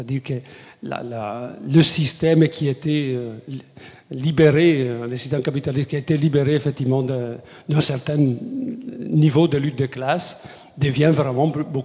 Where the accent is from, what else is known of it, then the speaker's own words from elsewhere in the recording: Italy; je suis italien, vous allez en Italie en train